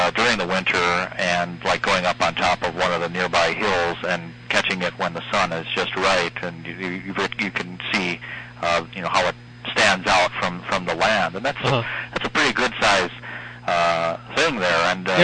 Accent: Winona, Minnesota, United States; here I'm calling from Winona, Minnesota, and it seems, I don't know, since I've moved back here, I grew up here and come back

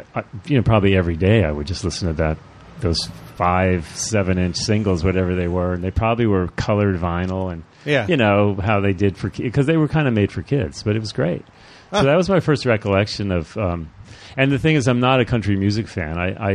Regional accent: Boston, Massachusetts, United States; also born or lived in New York; I grew up, I was born in New York, but we lived in Boston.

